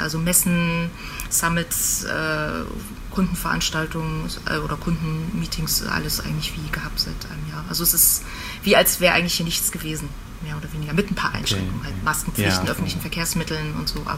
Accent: Greifswald, Mecklenburg-Vorpommern, Germany; moved away as an adult; Ich komme ursprünglich aus Greifswald, an der schönen Ostsee.

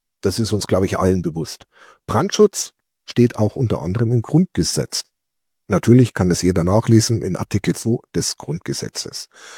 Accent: Bavaria, Germany; Man hört, ich komme aus Bayern

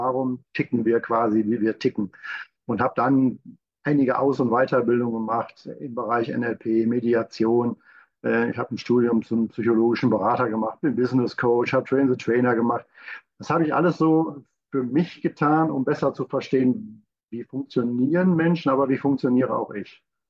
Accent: Remscheid, North Rhine-Westphalia, Germany; Wir haben in Remscheid, ich komme aus Remscheid, haben so einen kleinen Coworking-Space

